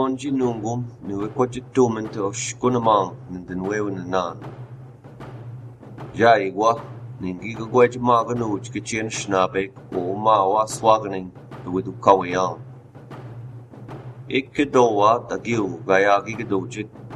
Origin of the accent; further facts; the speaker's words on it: Lac du Flambeau, Wisconsin, United States; I'm from the Eagle Clan. And I am from Lac du Flambeau, Wisconsin.